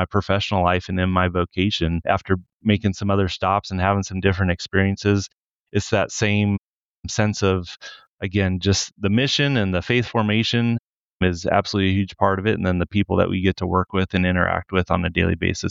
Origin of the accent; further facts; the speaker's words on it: Lincoln, Nebraska, United States; I'm from Lincoln, Nebraska. So just, you know, 30 minutes up the road